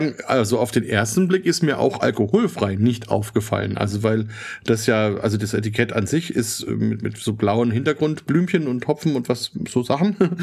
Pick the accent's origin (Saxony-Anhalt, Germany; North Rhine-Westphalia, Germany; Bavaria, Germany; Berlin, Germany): Bavaria, Germany; als Franke